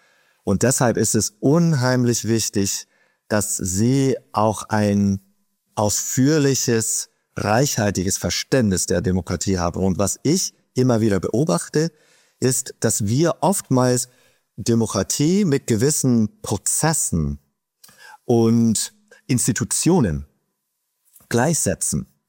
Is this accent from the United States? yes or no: yes; United States; Also du hast mich gerade geoutet als Amerikaner.